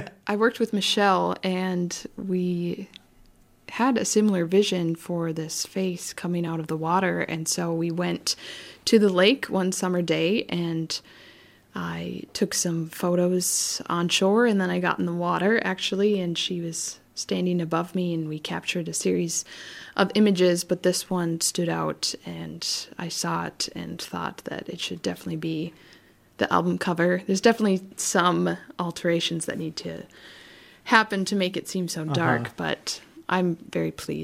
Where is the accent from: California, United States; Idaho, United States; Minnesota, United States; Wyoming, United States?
Minnesota, United States; Duluth; I'm from Duluth, and so I feel like that living next to Lake Superior has always inspired me